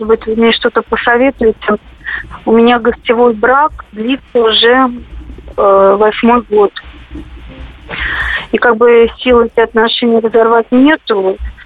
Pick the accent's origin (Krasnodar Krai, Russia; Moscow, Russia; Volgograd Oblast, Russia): Volgograd Oblast, Russia; Volgograd; Я из Волгограда.